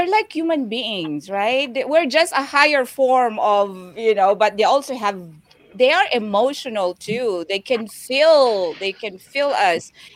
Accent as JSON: {"language": "English", "country": "Philippines", "tie": "born or raised there", "said": "You know, we grew up in the Philippines. And in the Philippines, there's a lot of stray dogs."}